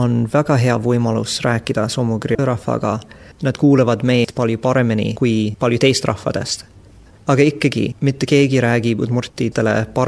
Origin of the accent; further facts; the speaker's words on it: Canada; Estonian is a second language; aga kui ma ütleks, et ma olen Kanadast, see on täiesti igav.